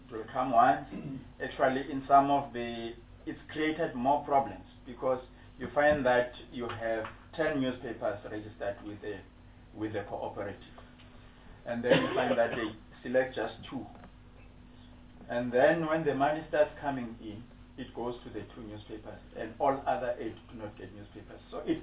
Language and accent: English; Mpumalanga, South Africa; I come from Mpumalanga province.